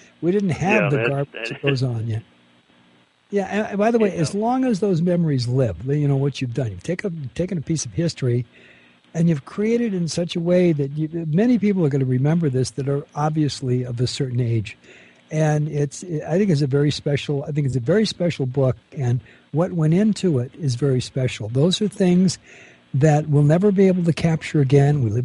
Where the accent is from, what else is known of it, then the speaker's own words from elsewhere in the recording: Bell, California, United States; Bell, Southgate, Huntington Park, that's the area that I grew up in.